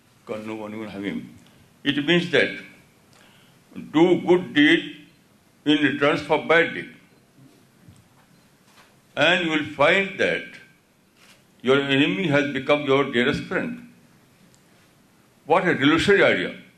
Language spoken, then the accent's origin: English; India; born there; So I always live in shukr that I was born in India.